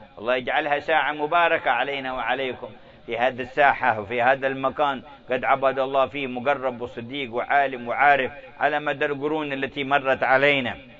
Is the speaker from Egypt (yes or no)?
no; Hadramaut, Yemen; حتى اشتهر عندنا في حضرموت بأنه شيخ المهيع